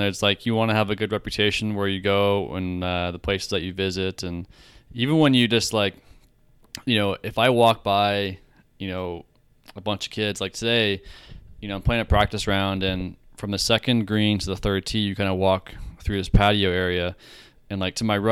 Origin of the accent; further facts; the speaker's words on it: Canada; I still feel bad, you know, as a Canadian